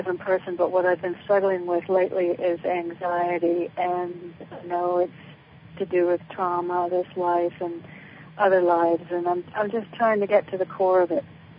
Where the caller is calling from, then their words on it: Connecticut, United States; I'm in Connecticut.